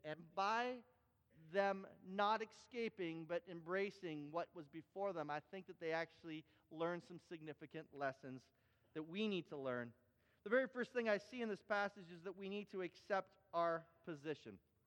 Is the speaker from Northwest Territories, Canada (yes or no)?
no; Toronto, Ontario, Canada; born there; the reason is I was born in Toronto. That's my birthplace.